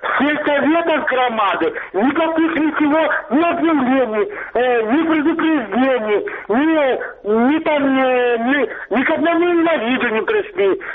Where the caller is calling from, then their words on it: Luhansk Oblast, Ukraine; Луганская область.